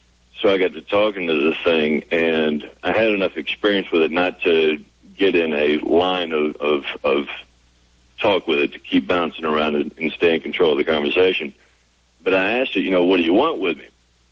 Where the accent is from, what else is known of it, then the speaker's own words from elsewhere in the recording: Tuscaloosa, Alabama, United States; But I'm from Tuscaloosa.